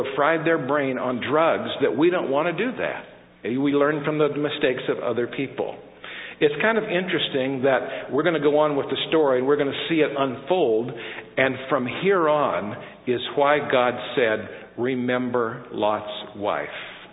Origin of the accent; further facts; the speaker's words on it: California, United States; I was raised in California, and I'm just going to tell you something interesting. When I came to the South as a young person